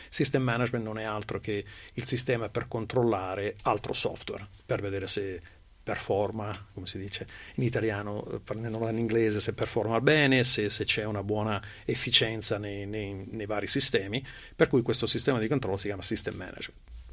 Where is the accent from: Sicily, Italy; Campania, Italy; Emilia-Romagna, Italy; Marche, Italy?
Marche, Italy; Io sono marchigiano.